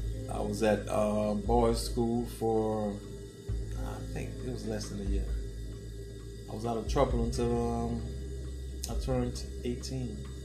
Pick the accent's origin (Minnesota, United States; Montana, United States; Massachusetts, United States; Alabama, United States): Alabama, United States; Titusville; Titusville, but most of us that live there, we said Titusville